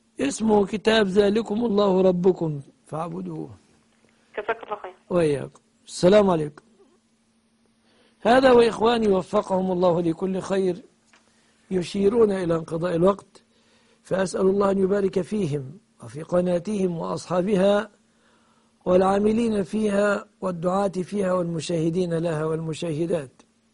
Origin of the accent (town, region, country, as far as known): Egypt